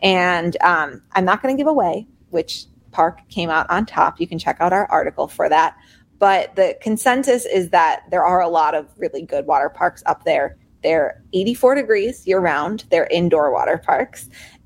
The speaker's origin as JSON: {"language": "English", "town": "Chicago", "region": "Illinois", "country": "United States", "said": "You know, this is a territory I'm very familiar with because I am from the Chicago area and we really like our pizza."}